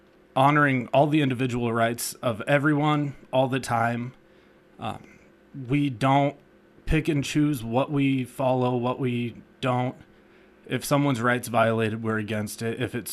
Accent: Washington, United States; I'm 26 years old, born and raised in Washington. I've lived in the county my entire life.

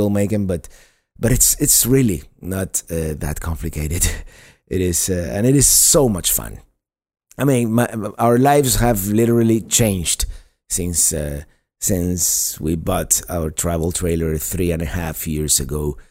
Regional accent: Florida, United States; I've discovered my home state of Florida. I've lived in Miami for 30 years

